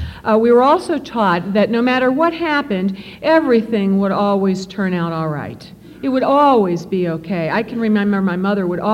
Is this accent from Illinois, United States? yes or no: no; Cincinnati, Ohio, United States; from Cincinnati